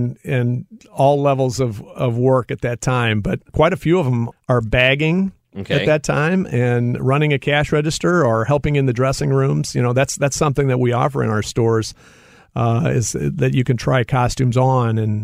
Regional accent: Webster Groves, Missouri, United States; And, of course, I grew up in Webster Groves, and I used to ride my bike up to Crestwood

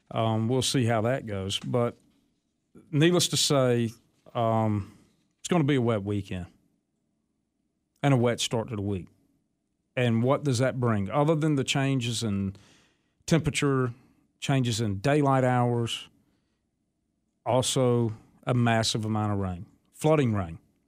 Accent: Clinton, United States; I remember my yard when I grew up in Clinton, the backyard would flood a good bit.

